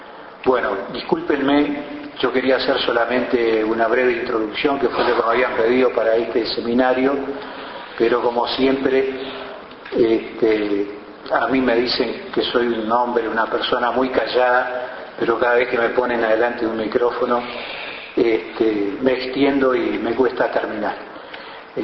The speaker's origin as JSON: {"language": "Spanish", "country": "Uruguay"}